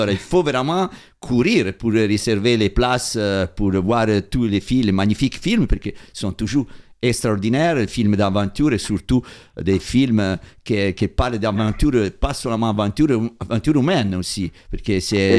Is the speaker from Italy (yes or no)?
yes; Italy; French is a second language; comment on dit Charpentier, perché je suis italien.